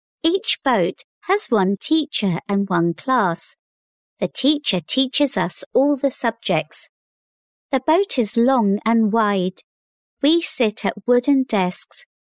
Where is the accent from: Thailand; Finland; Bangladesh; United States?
Bangladesh; I'm from Bangladesh. It's difficult to walk on some roads in the rainy season here